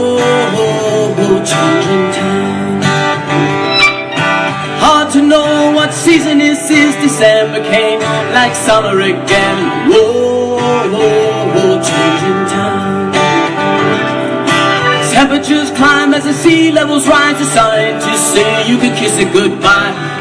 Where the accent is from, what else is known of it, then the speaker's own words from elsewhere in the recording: Washington, District of Columbia, United States; from Washington, D.C.